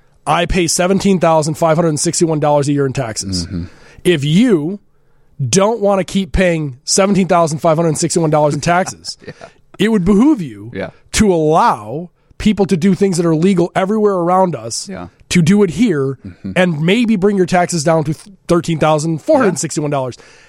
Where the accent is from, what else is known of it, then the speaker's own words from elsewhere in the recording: Glen Ellen, United States; I live in Glen Ellen. I grew up in Glen Ellen, live in Glen Ellen.